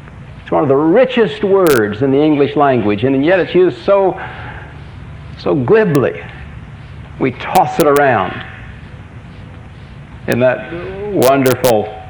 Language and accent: English; Vero Beach, Florida, United States; also born or lived in Macon / Fort Worth; I grew up in Vero Beach, which for years was home for me. Spent 4 years in Macon, Georgia, going to school there.